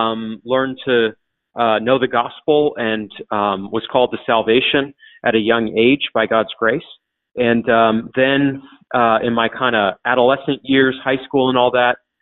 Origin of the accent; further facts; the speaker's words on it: Maine, United States; These weren't men, you know, I knew about growing up in Maine.